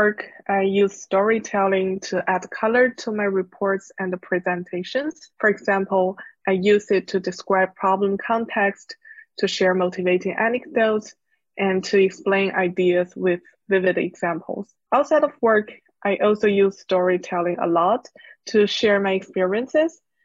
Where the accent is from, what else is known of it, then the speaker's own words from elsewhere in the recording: China; English is a second language; moved away as an adult; now in California, United States; I'm a software engineer in California. I was born and raised in China, and then I moved to US for my graduate study and stay here for work after graduation.